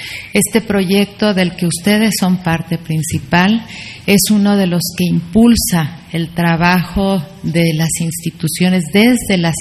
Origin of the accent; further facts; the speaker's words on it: Mexico; Como mexicana, les digo gracias por estar comprometidos con nuestra sociedad.